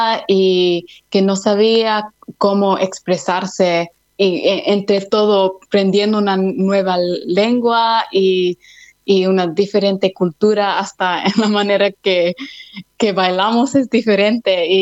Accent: Mount Druitt, New South Wales, Australia; porque yo crecí en Mount Druitt, aquí no hay tanta gente de Latinoamérica

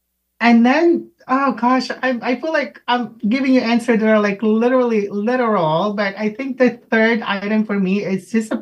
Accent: Philippines; now in United States; You know, I'm Filipina, an immigrant, you know, a Filipino American, an aunt, a sister, a wife

